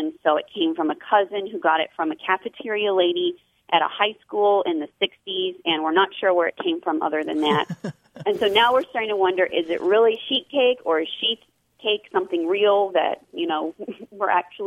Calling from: Fort Worth, Texas, United States; I'm calling from Fort Worth, Texas.

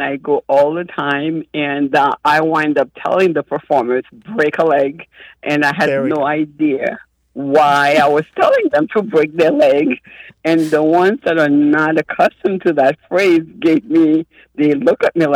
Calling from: Pembroke Pines, Florida, United States; I'm calling you from Pembroke Pines, Florida.

